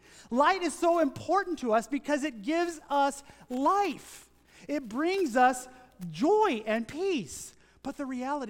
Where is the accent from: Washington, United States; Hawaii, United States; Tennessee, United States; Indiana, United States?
Tennessee, United States; So growing up in Tennessee, in East Tennessee, I wasn't that far from Chattanooga.